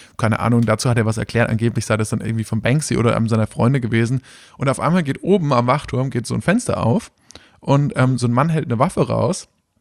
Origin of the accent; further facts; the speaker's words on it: Germany; als Deutscher in Israel wird man eigentlich da relativ warmherzig begrüßt